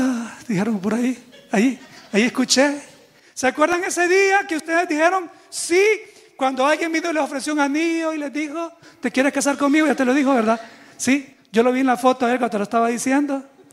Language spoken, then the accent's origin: Spanish; El Salvador; now in United States; Yo soñaba con ir a algunos conciertos en mi país, El Salvador, que solamente lo pude hacer aquí en Estados Unidos.